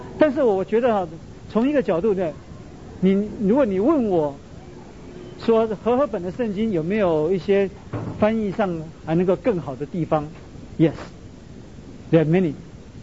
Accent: United States; 我个人呢，因为我在美国长大了

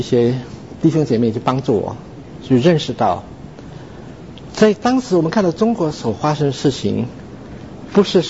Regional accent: Indonesia; also born or lived in China; 我自己是在印度尼西亚长大的，我在中国出生，但是印尼长大的。

